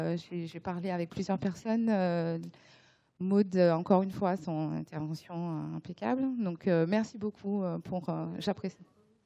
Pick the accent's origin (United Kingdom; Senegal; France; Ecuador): France; Martinique; des fois, je peux dire je suis française, je suis martiniquaise